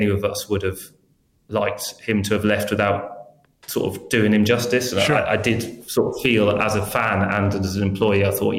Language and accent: English; England, United Kingdom; I said, no, I'm very English.